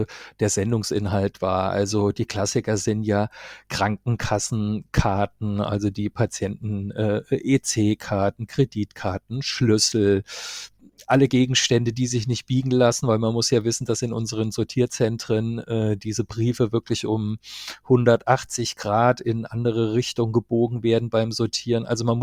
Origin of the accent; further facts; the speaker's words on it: Marburg, Hesse, Germany; Ich kann zwar nicht als Karnevalshochburg in meiner Heimatstadt Marburg glänzen